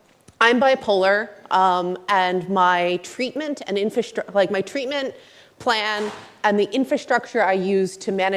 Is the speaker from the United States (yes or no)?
yes; United States; I'm from the United States.